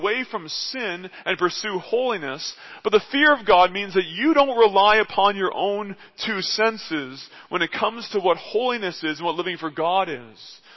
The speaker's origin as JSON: {"language": "English", "country": "Canada", "lives_now": "United States", "said": "I once was in a home, and I'm a Canadian, I was in a home in the U.S."}